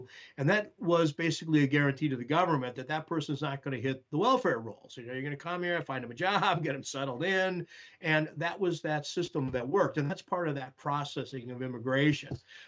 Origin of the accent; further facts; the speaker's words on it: United States; my parents were Americans, and I'm certainly an American.